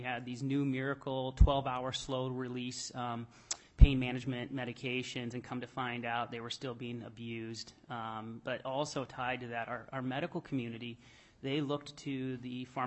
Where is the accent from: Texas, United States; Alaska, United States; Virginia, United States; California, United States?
Alaska, United States; Soldotna; And so growing up in Soldotna, I remember sitting behind a pharmaceutical